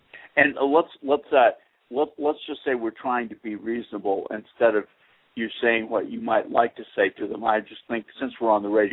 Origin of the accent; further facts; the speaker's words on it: Boston, Massachusetts, United States; I mean, I grew up in Boston.